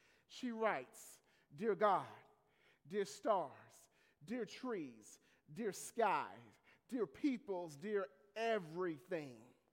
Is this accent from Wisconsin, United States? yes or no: no; Marshall, Texas, United States; who is a native of my hometown, Marshall, Texas, Mother Opal Lee.